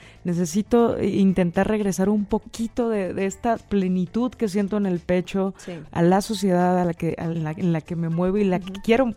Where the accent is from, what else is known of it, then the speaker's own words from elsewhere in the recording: Minatitlán, Veracruz, Mexico; also born or lived in State of Mexico; Y crecí en Minatitlán, Veracruz.